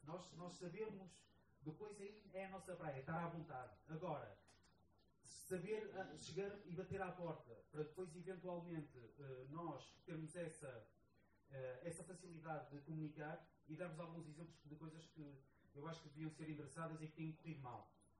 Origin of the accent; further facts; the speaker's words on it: Portugal; uma das startups mais inovadoras que está em Atlanta, sendo nós portugueses